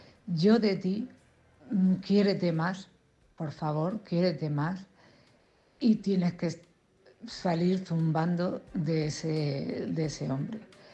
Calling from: Cartagena, Region of Murcia, Spain; de Cartagena.

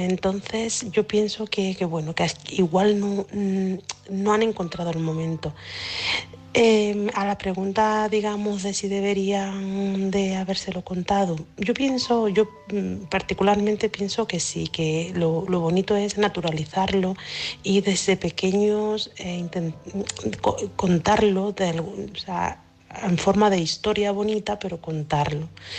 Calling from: Seville, Andalusia, Spain; de Sevilla.

